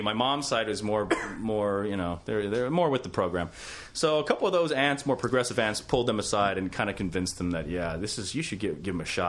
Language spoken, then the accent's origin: English; Memphis, Tennessee, United States; growing up in Memphis, Tennessee, I always ignored my heritage.